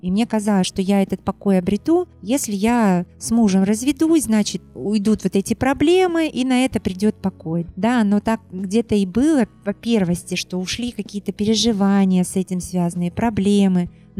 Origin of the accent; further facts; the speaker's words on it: Onega, Arkhangelsk Oblast, Russia; Родилась я в Архангельской области. Есть такой город недалеко, Онега. Проживала в семье.